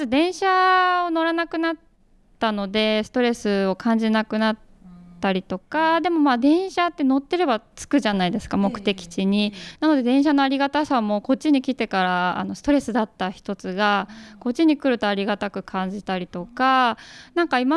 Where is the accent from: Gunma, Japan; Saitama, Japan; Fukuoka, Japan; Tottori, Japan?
Saitama, Japan; Yoshikawa; そうですね、埼玉県の吉川市という小さな町出身です。越谷って分かりますかね、そこの隣ですね。